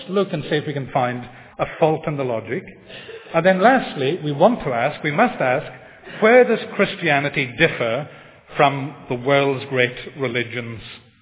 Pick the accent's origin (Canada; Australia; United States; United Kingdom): United Kingdom; But I want to add to that, we mustn't think we're unique in this way as British people.